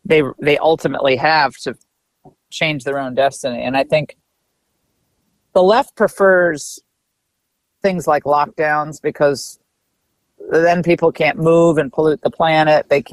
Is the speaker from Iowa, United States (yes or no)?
no; Connecticut, United States; I grew up in Connecticut. It's a beautiful state.